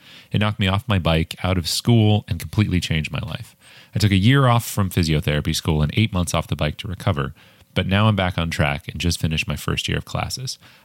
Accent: Richmond, Virginia, United States; from Richmond, Virginia, currently sipping an 1119 cappuccino.

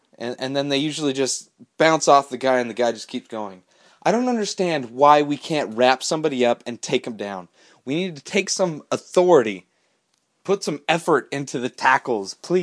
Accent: Palm Springs, California, United States; now in San Diego, United States; I grew up in the Palm Desert, Palm Springs area, so there's no professional football team there.

